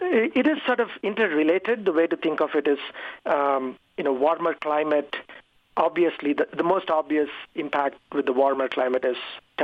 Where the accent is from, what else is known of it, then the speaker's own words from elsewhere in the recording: India; I mean, I grew up in India. You know, there were several lakes in every place that I grew up